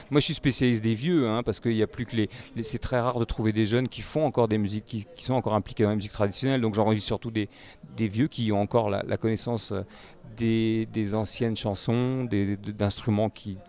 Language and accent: French; France; now in China; Je suis français, je vis à la campagne parce que les villes me répugnent en Chine.